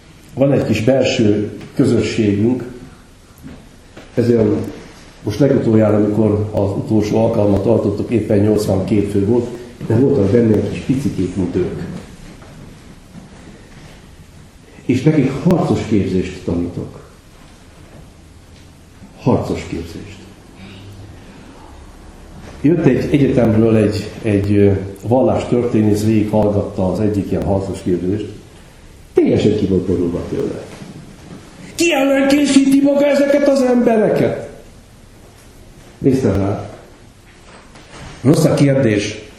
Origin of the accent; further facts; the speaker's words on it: Hungary; Van egy vád ellenem Budapesten. Magyar vagyok. Nem tudom, miért nem szégyellem. Nem tudom, miért vagyok büszke rá, de büszke vagyok